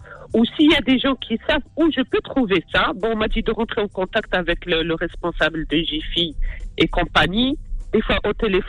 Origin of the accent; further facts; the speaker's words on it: Cergy-Pontoise, Île-de-France, France; bon, je suis de Cergy-Pontoise, je recherche dans l'Île-de-France.